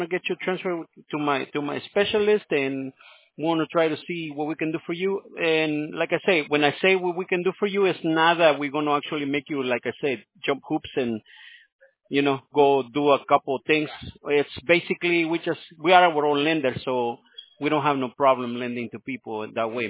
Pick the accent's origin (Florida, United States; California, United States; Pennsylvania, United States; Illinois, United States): California, United States; My family is from down in Salvador. I'm from California.